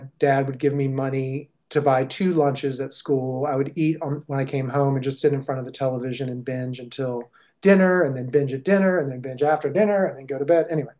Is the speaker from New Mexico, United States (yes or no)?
no; Washington, District of Columbia, United States; I'm from Washington, D.C., and I went up to New York for the weekend for a conference.